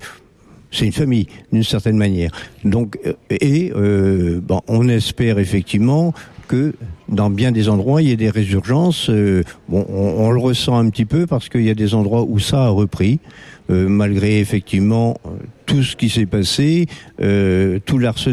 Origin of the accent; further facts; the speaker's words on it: Marmande, Nouvelle-Aquitaine, France; je suis donc de Marmande